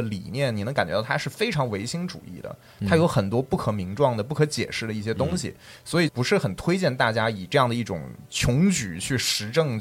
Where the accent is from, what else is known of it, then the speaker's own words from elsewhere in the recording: China; 就像我们以前这个我们中国人也觉得我们天下嘛